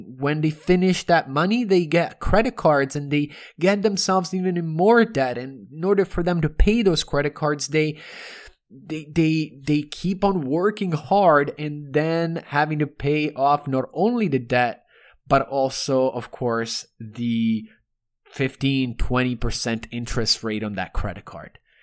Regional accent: Toronto, Ontario, Canada; also born or lived in Rome; I am from Toronto and Rome

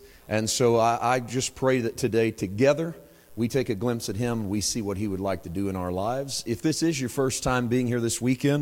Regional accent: Poplar Bluff, Missouri, United States; I was born and raised in Poplar Bluff, Missouri. That's about 5 hours, I think, from here.

